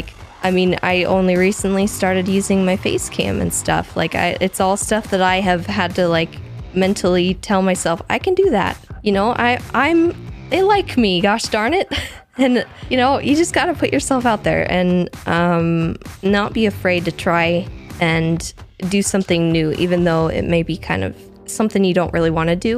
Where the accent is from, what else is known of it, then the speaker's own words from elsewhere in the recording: Missouri, United States; now in Washington, United States; I grew up in Washington State for a long time. And then when I was about 8, I think we moved to Missouri. And I lived in Missouri for 16 years or so.